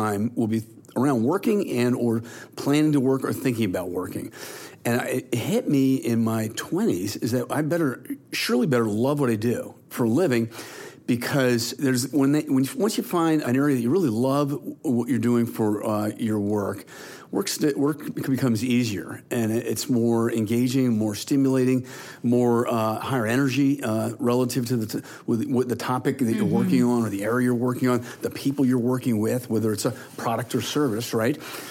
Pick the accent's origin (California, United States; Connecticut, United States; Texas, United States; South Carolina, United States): Connecticut, United States; Westport; it was kind of a magical experience growing up in Connecticut, Westport, Connecticut, specifically a bedroom community of New York City, about 50 miles outside of New York City on Long Island Sound.